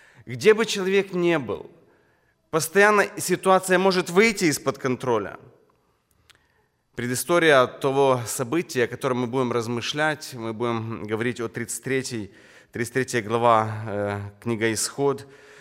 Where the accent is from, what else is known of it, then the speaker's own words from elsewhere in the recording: Rivne, Rivne Oblast, Ukraine; я из Украины, город Ровно.